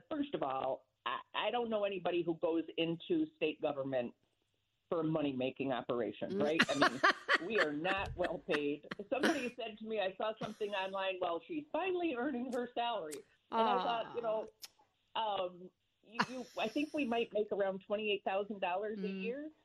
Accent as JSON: {"language": "English", "town": "Chicago", "region": "Illinois", "country": "United States", "lives_now": "Fairfield, United States", "said": "I'm originally from Chicago, although I've lived in Fairfield for over 30 years, or close to 30 years, I should say."}